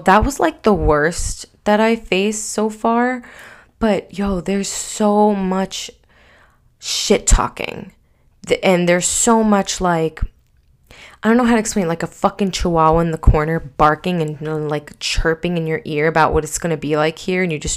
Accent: New York, United States; also born or lived in Germany; Like, dropping that I'm from New York line, it's, like, kind of like not a bomb, but, like, something that, you know, grabs attention and intrigues people.

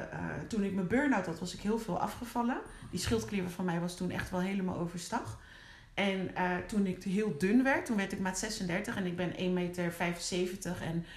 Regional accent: Netherlands; born there; Ik ben in Nederland geboren.

